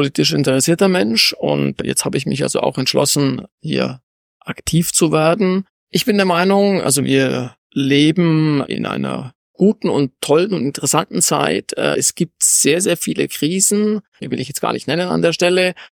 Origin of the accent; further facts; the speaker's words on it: France; now in Germany; weil ich im Juli 2023 erst hier in die Region gezogen bin. Ich komme aus Frankreich, habe 30 Jahre in Frankreich gelebt und jetzt zurück nach Deutschland.